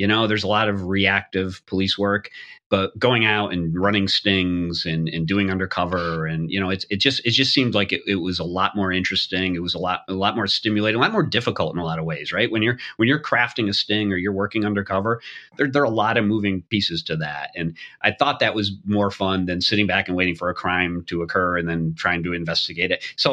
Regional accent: Boston, Massachusetts, United States; I knew I wanted to get back to the Northeast because I'm from Boston.

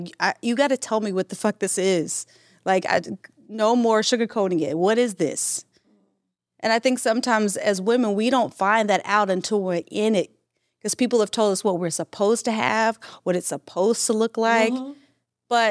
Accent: Mississippi, United States; You know, I'm from Mississippi. We're very conservative. I have 8 brothers.

